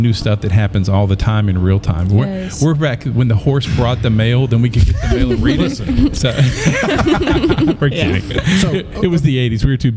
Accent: Hope, Arkansas, United States; we looked at it and we're from Hope, Arkansas.

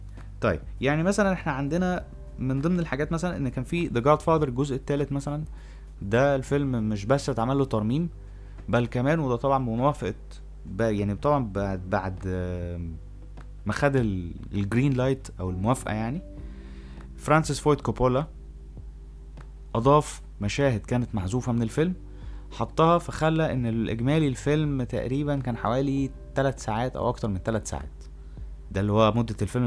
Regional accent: Egypt; طيب ليه بقى الترميمات دي احنا مثلا كمصريين ما نهتمش بيها؟

